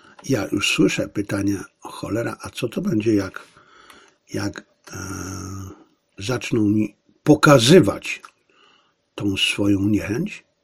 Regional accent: China; Polish is a second language; to ja, który jestem Chińczykiem, dlaczego mam to odbierać inaczej? Tym bardziej, że ja jestem stosunkowo świeżym chińskim nacjonalistą, oczywiście nacjonalistą z kontynentu

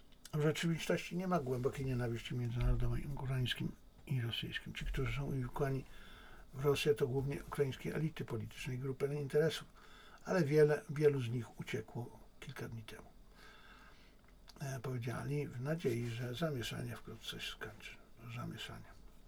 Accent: China; ja jako Chińczyk uważam, że Chiny robią dobrze, dbając o swoją rację stanu.

